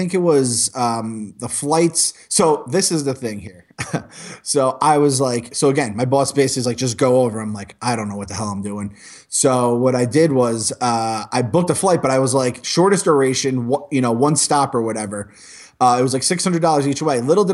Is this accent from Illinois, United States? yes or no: no; New York, United States; Like, I'm from New York, but I'm from the suburbs of New York, and I'm like gullible as the next guy.